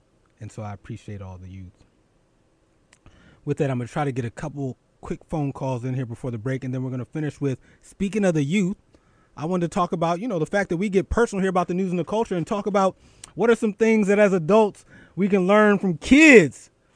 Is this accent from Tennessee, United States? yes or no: no; Philadelphia, Pennsylvania, United States; I went to University of Pennsylvania, my hometown of Philly.